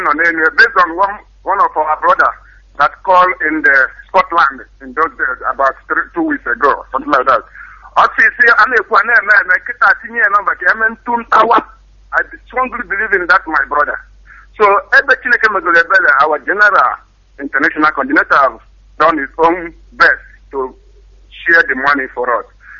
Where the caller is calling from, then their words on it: Turin, Piedmont, Italy; I'm calling from Italy, from Torino.